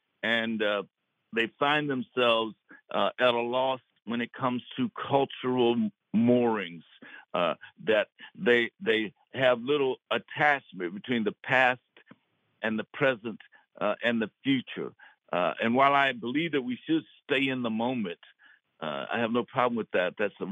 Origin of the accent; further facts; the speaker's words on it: Lynch, Kentucky, United States; the dynamics of that town we grew up in, which when I was growing up in Lynch, there were 38 nationalities.